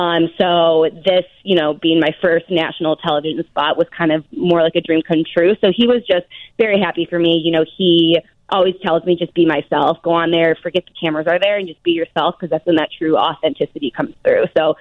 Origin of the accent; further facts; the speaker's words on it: Hinsdale, Illinois, United States; I was actually born and raised out in Hinsdale, but I have, my sister actually lives in Arlington Heights